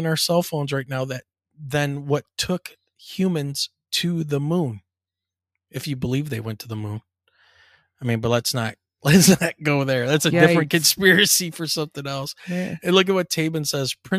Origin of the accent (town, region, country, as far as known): Michigan, United States; born or raised there